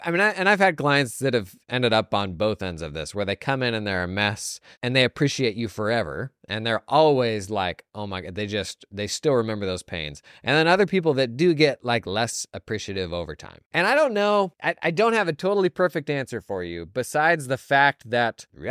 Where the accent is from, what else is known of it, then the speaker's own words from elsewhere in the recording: United States; As an American, I'm like, what? That's a thing?